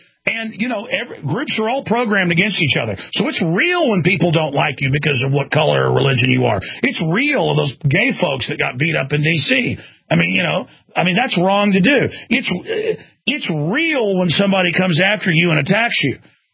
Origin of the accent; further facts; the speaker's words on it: Dallas, Texas, United States; I've had enough violence in my life just growing up in Dallas, Texas.